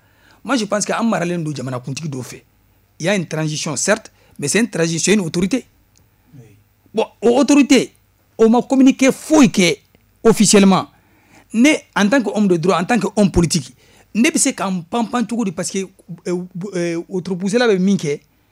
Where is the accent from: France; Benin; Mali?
Mali; je suis Malien